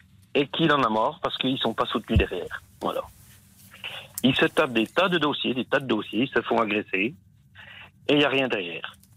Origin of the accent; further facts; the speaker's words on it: Vesoul, Bourgogne-Franche-Comté, France; quand on dit qu'on est des Vesoul